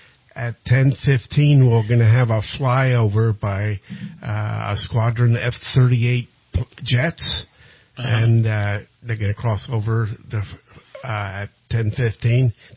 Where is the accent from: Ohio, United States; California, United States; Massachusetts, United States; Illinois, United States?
California, United States; Redding; we're actually from the city of Reading, but we're representing the Shasta Lake Lions Parade.